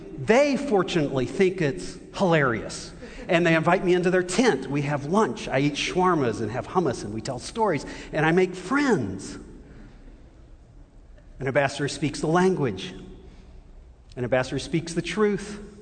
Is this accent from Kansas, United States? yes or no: no; Owensboro, Kentucky, United States; also born or lived in Louisville; I'm actually one of those rare people on this campus that's actually from here. I was born in Louisville. I grew up about 100 miles west of here in Owensboro, Kentucky.